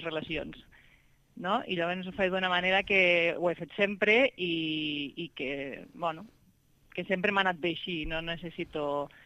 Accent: Cervera, Catalonia, Spain

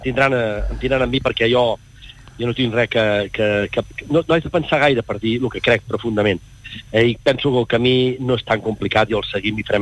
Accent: Catalonia, Spain; sóc català pels quatre costats, però jo sóc espanyol, no puc pas ser japonès, sóc un bon català, ha sigut espanyol tota la vida.

